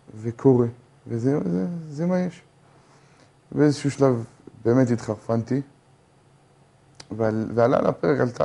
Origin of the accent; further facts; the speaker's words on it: Jerusalem, Jerusalem District, Israel; born there; עכשיו, אני נולדתי בירושלים.